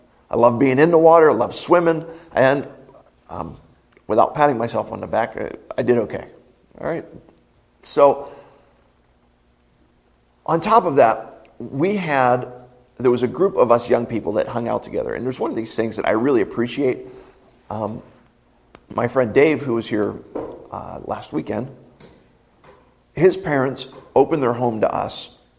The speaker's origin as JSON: {"language": "English", "town": "Philadelphia", "region": "Pennsylvania", "country": "United States", "tie": "born or raised there", "said": "I grew up out in Philadelphia, and the place that I grew up, we were about an hour and a half from the shore in New Jersey."}